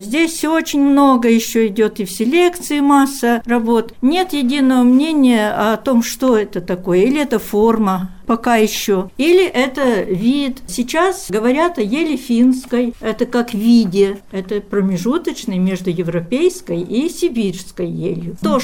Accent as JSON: {"language": "Russian", "country": "Ukraine", "tie": "born there", "said": "Я родилась на Украине, в лесостепи, но лес люблю с самого-самого раннего детства"}